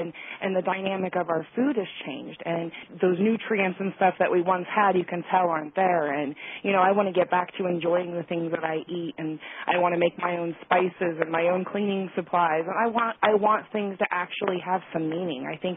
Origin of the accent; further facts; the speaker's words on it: Denver, Colorado, United States; Actually, my hometown of Denver, Colorado, is the exact middle point between the two of us.